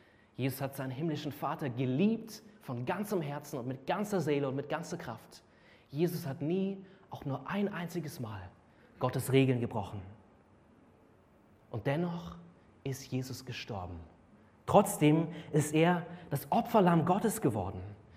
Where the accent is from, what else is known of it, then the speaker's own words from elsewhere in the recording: Munich, Bavaria, Germany; Ich komme ja aus München